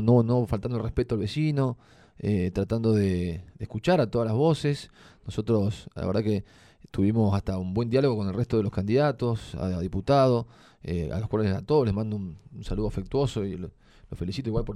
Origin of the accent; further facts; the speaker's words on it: Perito Moreno, Santa Cruz, Argentina; born there; Yo soy nacido acá en Perito Moreno